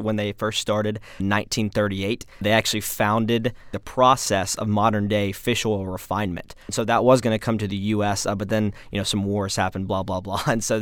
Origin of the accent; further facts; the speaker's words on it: Florence, South Carolina, United States; Yeah, so I'm originally from Florence, just about an hour away from Coastal